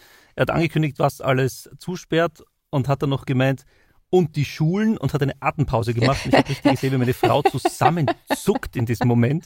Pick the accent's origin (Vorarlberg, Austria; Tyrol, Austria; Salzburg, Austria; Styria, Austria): Styria, Austria; accent: Styrian; now in Vienna, Austria; Ich komme aus der Steiermark, daher spreche ich automatisch ein bisschen steirisch. Das ist eingeboren quasi ins Blut von den Steirer. Das kriegst du nicht so leicht aus. Aber nachdem ich jetzt seit 11 Jahren in Wien lebe, kann ich natürlich auch wienerisch sprechen.